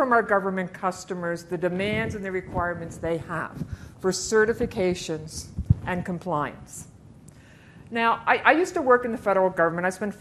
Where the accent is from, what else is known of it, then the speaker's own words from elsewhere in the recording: Pennsylvania, United States; And I'm proud to say Pennsylvania, my hometown, is the first state that has signed a CJIS amendment that includes CRM Online as well.